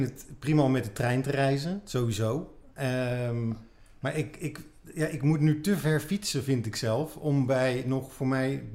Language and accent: Dutch; 's-Hertogenbosch, North Brabant, Netherlands; Ik kom zelf uit Den Bosch.